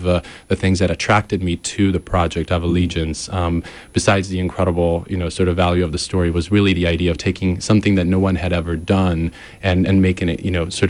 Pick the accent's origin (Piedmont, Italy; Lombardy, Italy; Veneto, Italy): Lombardy, Italy; Milan; English is a second language; moved away as an adult; also born or lived in Austin, United States; I was born in Italy, where I grew up in Italy. And I didn't move to the United States until I was 21, and primarily to go to school. I moved to Texas, which was a big change from Milan, where I grew up, to Austin, Texas